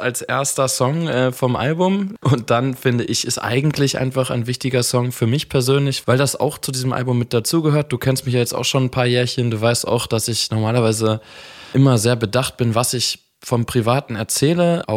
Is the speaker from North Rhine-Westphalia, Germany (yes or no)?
yes; North Rhine-Westphalia, Germany; Ich bin Ostwestfale, ich sage die Wahrheit.